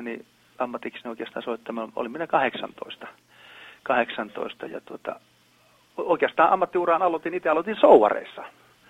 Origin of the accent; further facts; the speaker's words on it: Ivalo, Lapland, Finland; minä olen Ivalosta